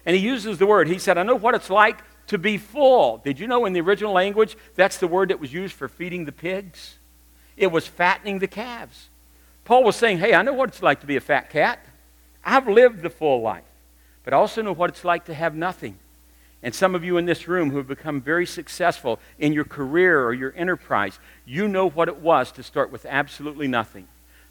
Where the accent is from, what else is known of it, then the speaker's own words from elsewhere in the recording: West Virginia, United States; because it happened in my home state of West Virginia.